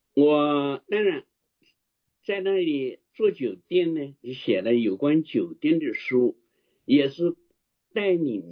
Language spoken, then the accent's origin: Chinese; Hunan, China; 我当时我老家是湖南的